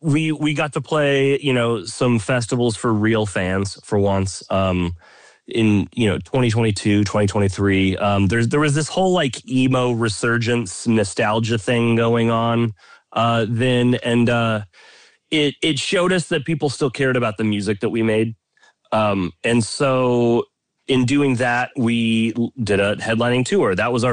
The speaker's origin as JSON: {"language": "English", "region": "Oklahoma", "country": "United States", "tie": "born or raised there", "said": "We grew up in Oklahoma. We didn't come from a scene."}